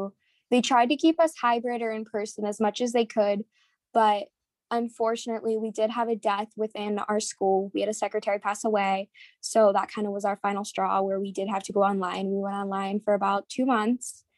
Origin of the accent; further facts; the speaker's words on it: Latrobe, Pennsylvania, United States; Okay, well, I am 17 years old, and I come from Latrobe, Pennsylvania. It's a small town about 45 minutes outside of Pittsburgh.